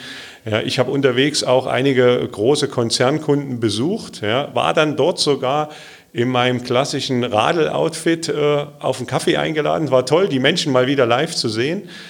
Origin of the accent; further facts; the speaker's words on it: Munich, Bavaria, Germany; Ich komme aus München